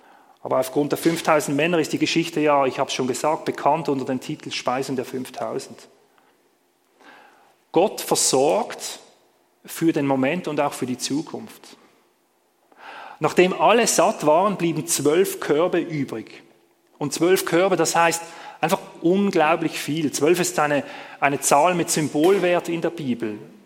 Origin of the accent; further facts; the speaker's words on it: Basel, Basel-Stadt, Switzerland; Und als Basler habe ich mir gedacht, das ist ein gutes Bild